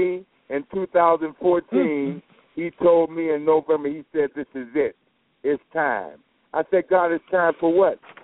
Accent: Dallas, Texas, United States; Well, I'm from Dallas, born and raised, and my entire family is there in Dallas.

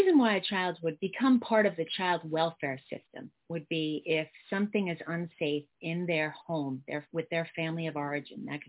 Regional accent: New York, United States; now in Los Angeles, United States; Well, I'm originally from New York. Now I live in Los Angeles. I came to Los Angeles to be in the arts and film and theater because I did a lot of theater in New York

